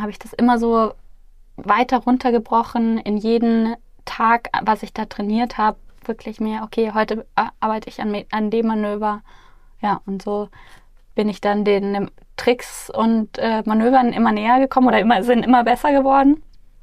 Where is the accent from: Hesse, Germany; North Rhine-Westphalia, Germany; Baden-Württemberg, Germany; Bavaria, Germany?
Bavaria, Germany; Starnberg; Ja, also ich bin 33, ich komme aus der Nähe von München, aus Starnberg, da bin ich geboren und aufgewachsen, auch zur Schule gegangen